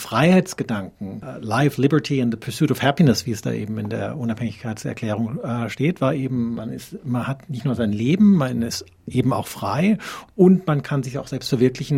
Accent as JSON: {"language": "German", "region": "Baden-Württemberg", "country": "Germany", "tie": "born or raised there", "said": "also ich bin in Baden groß geworden, zwischen Elsass und Baden"}